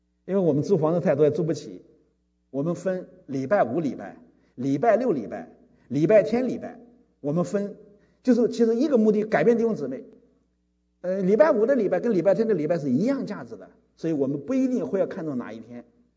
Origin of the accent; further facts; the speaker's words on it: China; 哎，我们中国人真叫搞笑